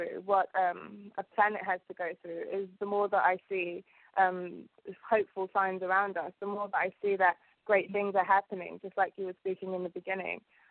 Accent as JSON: {"language": "English", "country": "Uganda", "tie": "born there", "said": "Okay, well, I was born in East Africa, and in Uganda there are five kingdoms."}